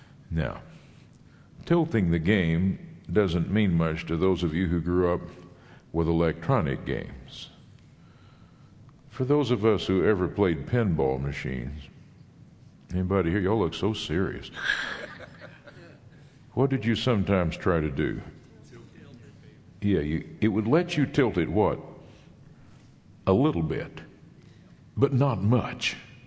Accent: Fort Worth, Texas, United States; in my hometown, Fort Worth, if you went down on East Lancaster near I-35, guys hanging out on the street

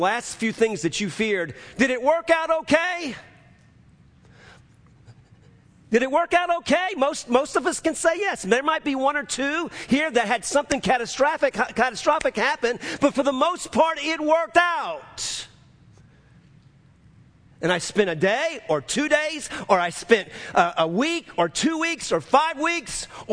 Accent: New Orleans, Louisiana, United States; Well, I'm from New Orleans. There's no cedar except during Christmas.

